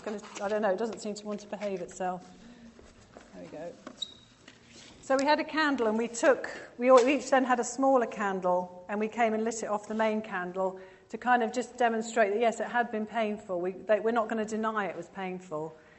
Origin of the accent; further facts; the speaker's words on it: England, United Kingdom; also born or lived in Malaysia; We came from England. Our parents were in the Philippines, or mine were, and we were at school in Malaysia. So we were actually living in three cultures.